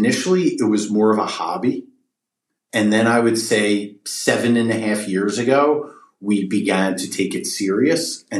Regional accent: Philadelphia, Pennsylvania, United States; I grew up in Northeast Philly.

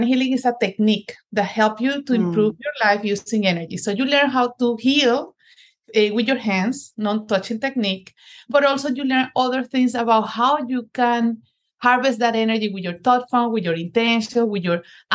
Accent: Venezuela; moved away as an adult; now in Boston, United States; I moved from Venezuela. I'm originally from Venezuela to Boston to do an MBA program.

